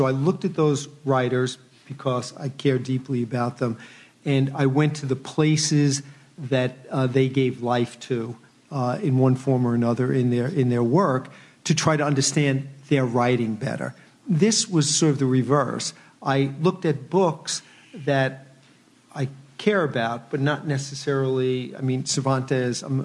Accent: New York City, New York, United States; So I grew up in the Bronx.

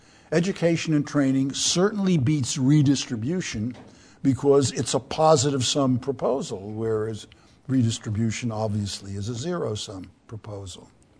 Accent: United States; It's interesting to me as an American that the U.S., which prides itself on rags-to-riches stories, provides the least upward mobility of these countries.

